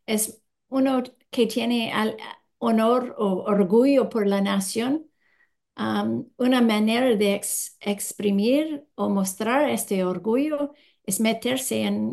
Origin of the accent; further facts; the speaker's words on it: Canada; Spanish is a second language; now in Peru; Y esto me sorprende, como canadiense no tenemos esto.